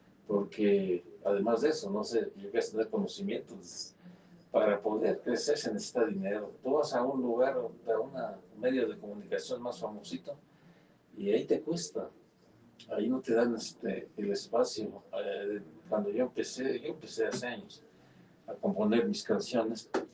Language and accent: Spanish; Huamantla, Tlaxcala, Mexico; Yo soy aquí de Guamantla